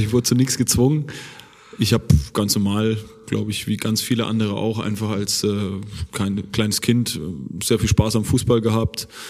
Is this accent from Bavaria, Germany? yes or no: yes; Burghausen, Bavaria, Germany; Nee, also ich bin in Burghausen aufgewachsen, 5 Minuten mit dem Fahrrad vom Stadion